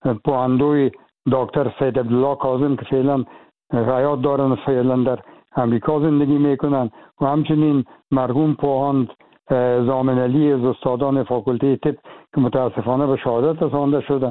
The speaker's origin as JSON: {"language": "Persian", "country": "Afghanistan", "moved": "yes", "said": "من از افغانستان چون بر آمدیم"}